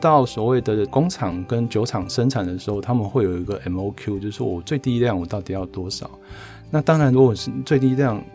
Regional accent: Taipei, Taiwan; also born or lived in Sanchong; now in Hualien, Taiwan; 对，都在台北长大，只是

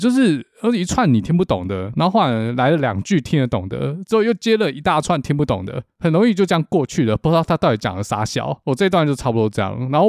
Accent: Seattle, Washington, United States; 这种雨对我们西雅图人来说嘞，就是穿一件夹克就够了

